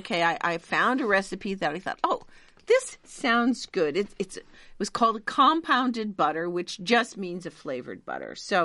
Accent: United States; But, you know, we're American. We can do what we want, right?

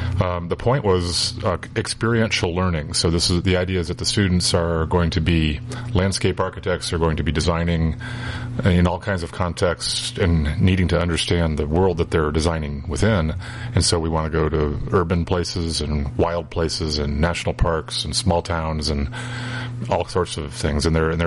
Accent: Georgia, United States; which is to go down to my part of the country where I grew up, which is southeast. I'm from Georgia.

